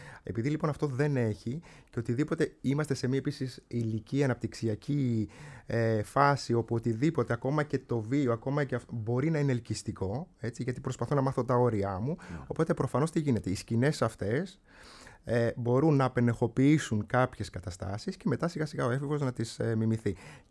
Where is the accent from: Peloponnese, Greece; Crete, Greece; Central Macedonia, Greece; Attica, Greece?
Crete, Greece; στο χωριό μου, στην Κρήτη, υπήρχε βεντέτα.